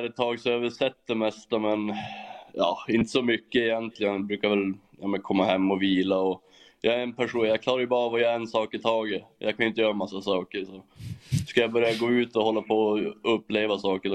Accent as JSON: {"language": "Swedish", "region": "Norrland", "country": "Sweden", "said": "Men jag är ju norrlänning, så Luleå ligger med mig nära hjärtat."}